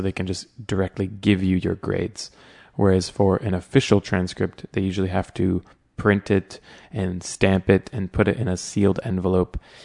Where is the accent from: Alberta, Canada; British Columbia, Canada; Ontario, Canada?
Ontario, Canada; Toronto; As you may know, I'm from Canada, I'm from Toronto